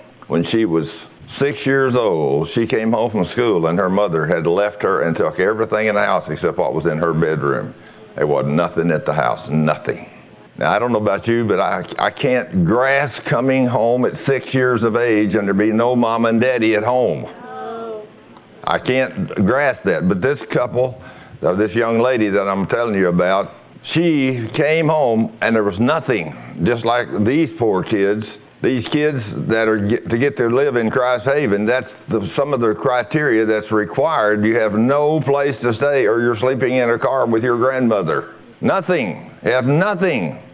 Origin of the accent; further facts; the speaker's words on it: Texas, United States; born there; I was born out here in West Texas and in a little town.